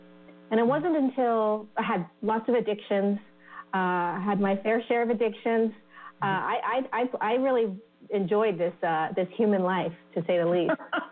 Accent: California, United States; born there; Yeah, so I was born in California.

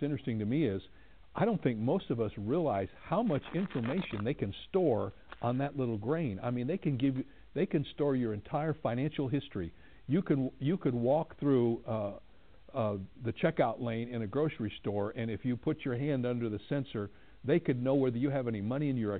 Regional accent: Troy, Ohio, United States; it was actually invented by a couple of guys not too far away from where I grew up in Troy, Ohio, going back to 1974.

